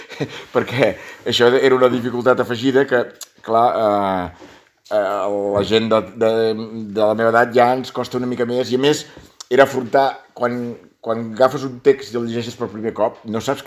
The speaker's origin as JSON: {"language": "Catalan", "town": "Arbúcies", "region": "Catalonia", "country": "Spain", "tie": "born or raised there", "said": "per Arbúcies, que és el meu poble"}